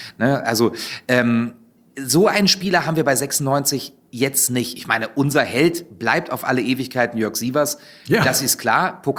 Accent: Wolfsburg, Lower Saxony, Germany; Ich komme ja ursprünglich aus Wolfsburg. Das ist der Grund, warum ich Wolfsburg-Fan bin.

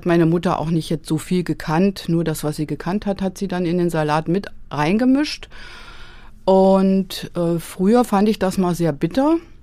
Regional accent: Oberbeisheim, Hesse, Germany; Ich bin auf dem Land aufgewachsen, in Oberbeisheim.

